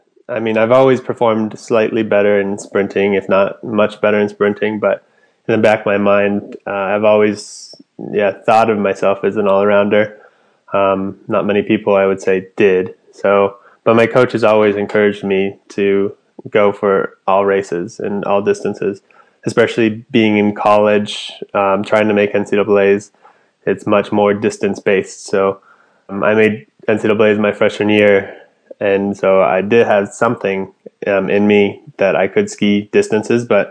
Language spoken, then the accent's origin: English; Anchorage, Alaska, United States; Where I'm from, Alaska, born and raised in Anchorage. I went to school, college in Fairbanks for 4 years, and I've been training with APU in Anchorage for the past 5 years